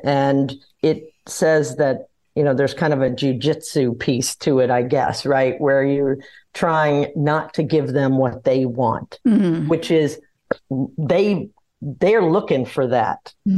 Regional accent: New Orleans, Louisiana, United States; I do credit that I grew up in New Orleans for the fact

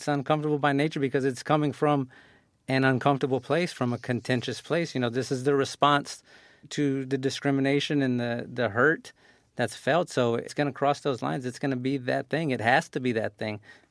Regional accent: Texas, United States; You know, I'm from Texas. I'm from the South, so … is a very important group from where I'm from

